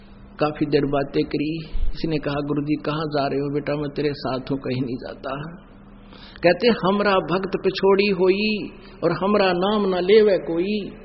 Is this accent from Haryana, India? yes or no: yes; Danana, Haryana, India; now in Rohtak, India; निवासी गांव दनाणा जिला सोनीपत फिलहाल शास्त्री नगर रोहतक का निवासी हूं।